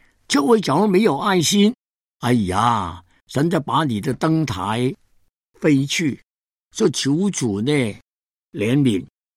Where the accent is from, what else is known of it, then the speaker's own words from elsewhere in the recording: Hong Kong; 我本来是在香港长大，在内地没有亲戚没有朋友